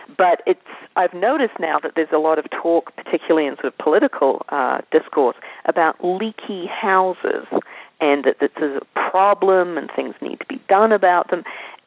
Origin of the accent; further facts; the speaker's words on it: Dunedin, Otago, New Zealand; now in United States; that we're now planning a six-week trip in winter, the New Zealand winter, our summer, to Dunedin, my hometown, which is possibly a sign of complete madness.